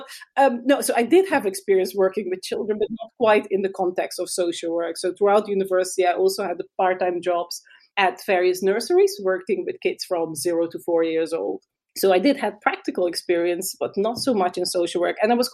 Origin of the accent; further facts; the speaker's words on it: Curaçao; moved away as an adult; also born or lived in Netherlands; I grew up in the Caribbean, in Curaçao, and I went to the Netherlands when I was 18 to study.